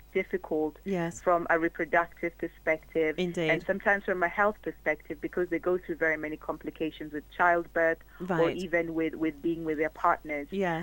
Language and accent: English; Kenya; I'm from Kenya originally.